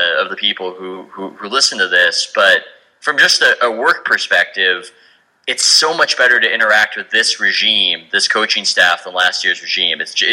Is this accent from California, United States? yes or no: yes; California, United States; I love watching better basketball in my hometown. I love watching the Bay Area get more invested in it